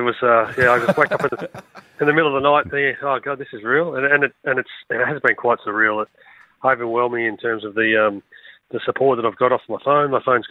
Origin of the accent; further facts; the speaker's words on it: Adelaide, South Australia, Australia; growing up in Adelaide